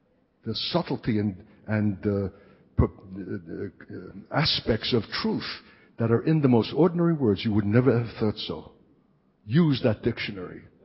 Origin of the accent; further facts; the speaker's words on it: Singapore; This is the provision of God for us to become larger than life and more Hebraic than we are Singaporean. Don't be stuck in your culture and ethnic origin.